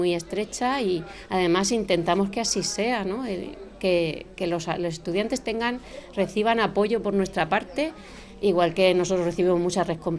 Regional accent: Murcia, Region of Murcia, Spain; now in Valencia, Spain; como aquí se dice en Valencia, perdonad por el acento, que yo soy de Murcia

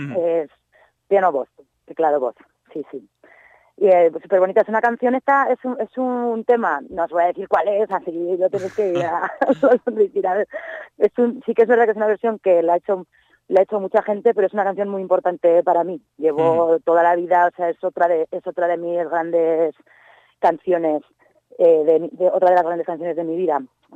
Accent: Netherlands; también pasé mi infancia y mi adolescencia en Holanda

